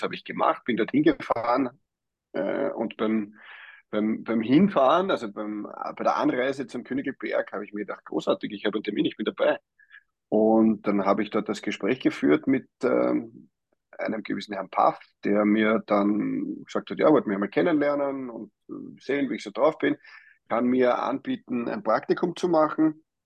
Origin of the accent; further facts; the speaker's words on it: Vienna, Austria; born there; now in Vorarlberg, Austria; Ich bin in Wien geboren und lebe jetzt schon seit über 10 Jahren und das sehr, sehr gerne am anderen Ende in Vorarlberg.